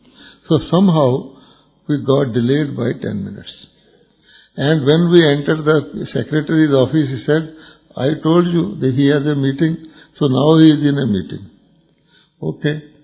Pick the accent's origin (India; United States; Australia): India; Amritsar, Punjab; He said, Amritsar. I said, I am also from Amritsar.